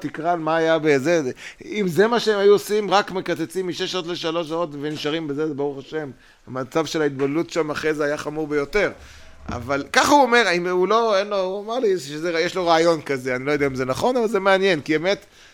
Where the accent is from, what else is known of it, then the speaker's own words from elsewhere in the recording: Netherlands; אני הולנדי, אני מהבית הולנדי.